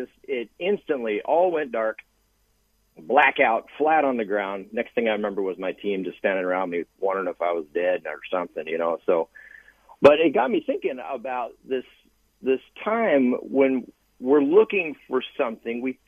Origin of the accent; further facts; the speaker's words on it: Arizona, United States; I grew up in Arizona, so there's lots of spring training going on there.